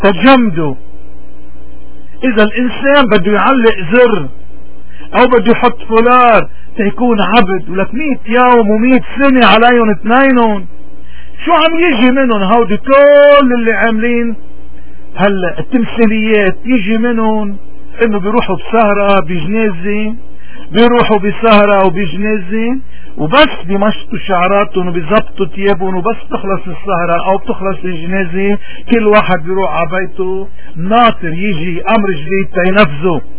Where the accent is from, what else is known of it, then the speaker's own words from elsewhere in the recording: Lebanon; ونحن كشعب لبناني كل مشاكلنا من هالشريحة الكبيرة بمجتمعنا